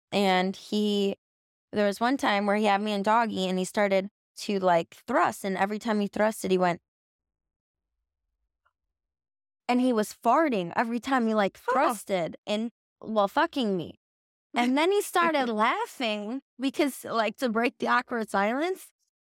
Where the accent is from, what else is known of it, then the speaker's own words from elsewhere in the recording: Midwest, United States; Yeah, I'm like old fashioned. Like, I'm from Midwest.